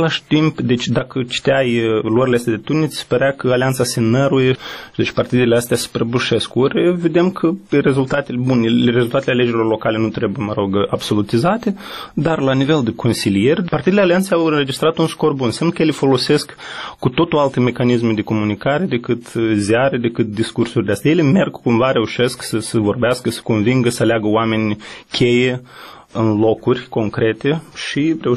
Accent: Moldova; Satul meu, care, mă rog, un sat tipic din Republica Moldova.

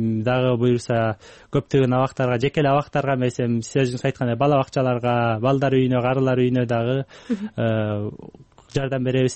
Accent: Naryn, Naryn Region, Kyrgyzstan; өзүмдүн Нарындан болом

